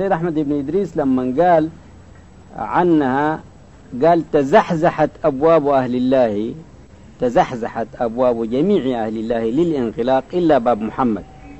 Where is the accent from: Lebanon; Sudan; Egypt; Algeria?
Sudan; Omdurman, Khartoum; نحن عندنا في أم درمان الذكر في قبة شيخ حمد النيل، كنا بنمشي له كثير